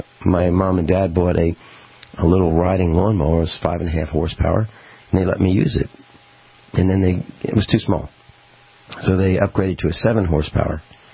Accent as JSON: {"language": "English", "country": "United States", "said": "I mean, as an American, as an Italian who became an American along with my grandmother, they came to this country and studied"}